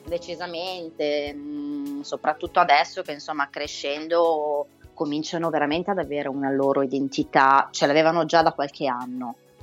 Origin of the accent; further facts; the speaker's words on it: Milan, Lombardy, Italy; io credo di essere una delle poche milanesi doc, nel senso che ho mamma e papà nati entrambi a Milano.